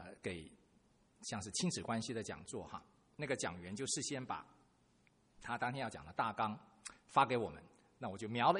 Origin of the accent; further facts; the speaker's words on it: China; 就是对我们中国人的父母亲哈，看见孩子得 A 是应该的哈